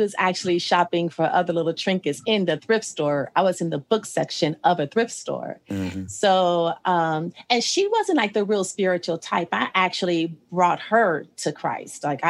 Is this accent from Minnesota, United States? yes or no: no; Ohio, United States; also born or lived in Texas; So the first part, I was brought up in Ohio. I was born in Texas, but I was brought up in Ohio.